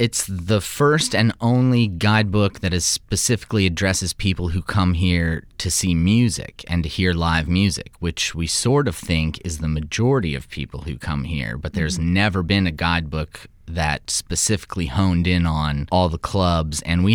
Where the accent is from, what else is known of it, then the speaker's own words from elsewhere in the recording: Florida, United States; I grew up near Sanibel Island, Florida, where I collected seashells